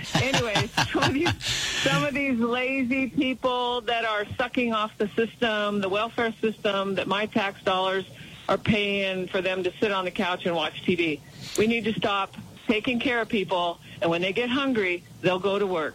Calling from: Laurel, Montana, United States

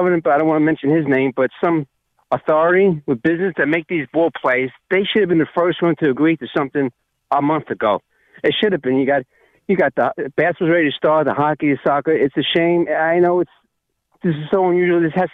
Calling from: East Windsor, New Jersey, United States; East Windsor, ….

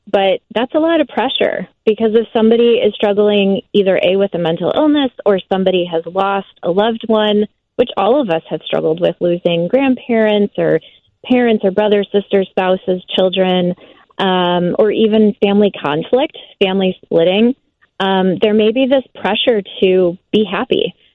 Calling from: McHenry, Illinois, United States; I'm actually calling from McHenry, Illinois.

